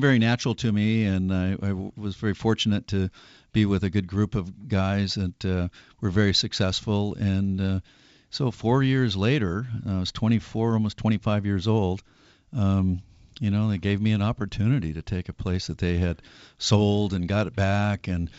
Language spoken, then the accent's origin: English; Newport Beach, California, United States; moved away as an adult; now in Hawaii, United States; No, I grew up in Southern California Beach, Newport Beach area.